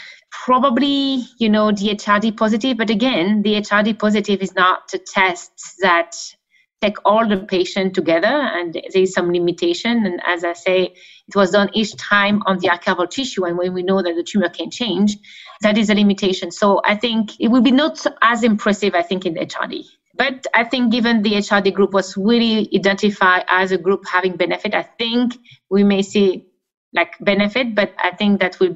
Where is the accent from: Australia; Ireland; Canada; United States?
Canada; I'm very biased because I'm from Canada.